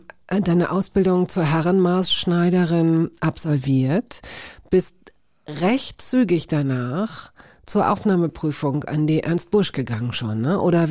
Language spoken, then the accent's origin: German; West Germany, Germany; Es ist immer blöd, als Wessi zu sagen